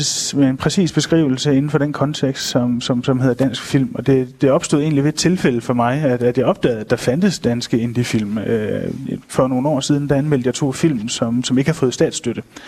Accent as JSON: {"language": "Danish", "town": "Hjørring", "region": "North Denmark Region", "country": "Denmark", "tie": "born or raised there", "lives_now": "Nørresundby, Denmark", "said": "Jeg er ikke vokset op i Aalborg. Jeg er vokset op i Hjørring, ligger lidt nordpå. Ja. Men jeg bor i Nørresundby lige nord for..."}